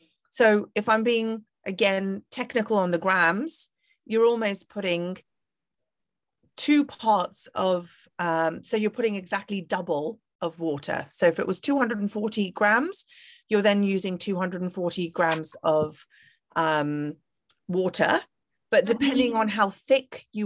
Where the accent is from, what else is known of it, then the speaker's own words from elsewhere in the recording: North India, India; I'm actually from North India, whereas dosas are a South Indian, almost staple.